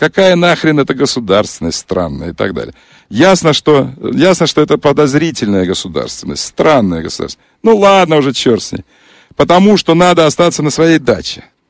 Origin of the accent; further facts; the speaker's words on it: Crimea, Ukraine; Предлагают, в том числе нам, крымчанам. Я крымчанин, ты знаешь.